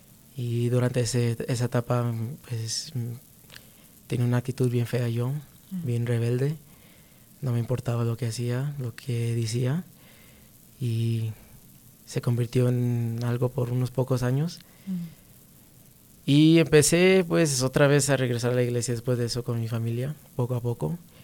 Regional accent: Denver, Colorado, United States; Pues soy aquí de Denver, Colorado. Okay. Nací aquí. Mi familia es de México, pero todos están aquí también. So, toda la familia está en Denver, Colorado también.

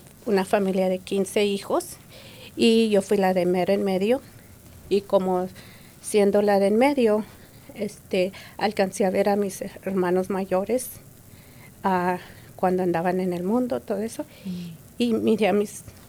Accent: Texas, United States; born there; Yo soy nacida en el Valle de Texas, como decimos, en el Valley, y mis abuelos eran de Laredo, México, ajá, de Nuevo León y Tamaulipas.

